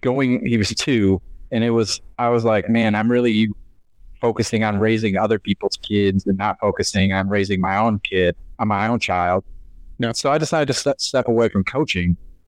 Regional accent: Flint, Michigan, United States; I grew up in Flint, Michigan. So I'm a big Detroit Pistons fan

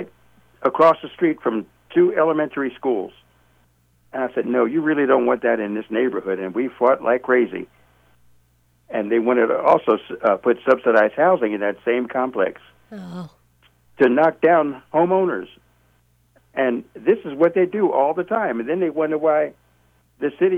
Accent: Frankfort, Kentucky, United States; I'm from Frankfort. I lived over in Frankfort Avenue at one time.

